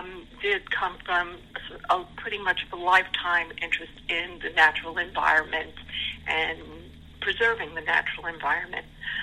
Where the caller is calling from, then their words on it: San Marcos, Texas, United States; I am in San Marcos, Texas, which is just west of San Marcos, Texas, which is between Austin and San Antonio.